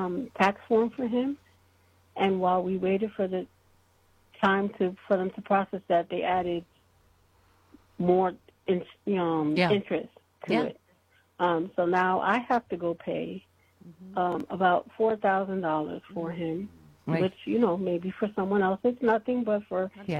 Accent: New York, United States; and I'm originally from New York.

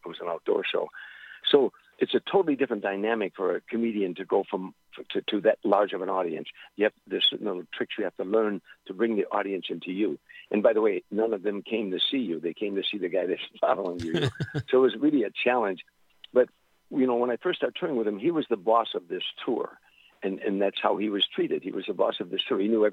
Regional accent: Harvey, Illinois, United States; He was a kid from Hoboken in New Jersey, and I was a kid from Harvey, Illinois. And that's what we talked about, the neighborhood growing up, parents, those things.

